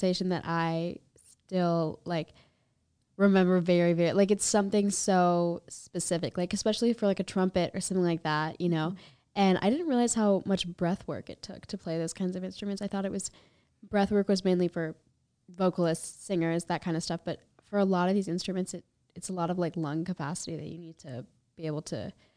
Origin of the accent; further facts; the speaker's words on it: Atlanta, Georgia, United States; there was one time I'm from Atlanta, so it gets super, super hot there.